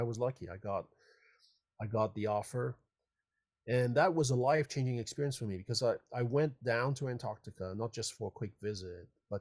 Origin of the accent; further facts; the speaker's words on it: France; moved away as an adult; also born or lived in Hong Kong; now in California, United States; just so happened to be born in Hong Kong. So, you know, in one end of Asia. And then I grew up in France. And then I came to America for graduate school